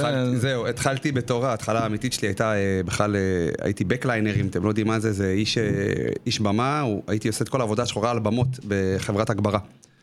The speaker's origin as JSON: {"language": "Hebrew", "town": "Rosh HaAyin", "region": "Central District", "country": "Israel", "tie": "born or raised there", "also_born_or_lived": "Petah Tikva", "said": "במקור, מפתח תקווה, אני חי אבל רוב החיים שלי בראש העין. וכן, גדלתי רוב החיים שלי בראש העין."}